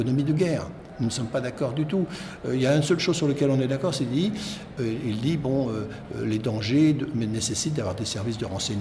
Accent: Rennes, Brittany, France; je suis de Rennes aussi quand je suis porte-parole nationale

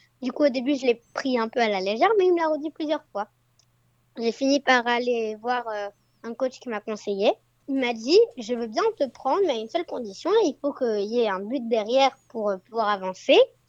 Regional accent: Provence-Alpes-Côte d'Azur, France; c'était près de ma ville natale, les îles de Lérins, la plage de Cannes, le festival.

